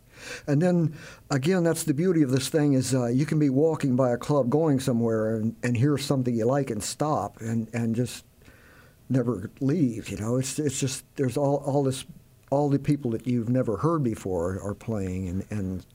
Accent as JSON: {"language": "English", "town": "Memphis", "region": "Tennessee", "country": "United States", "tie": "born or raised there", "said": "Well, I grew up in Memphis listening to the blues and R&B"}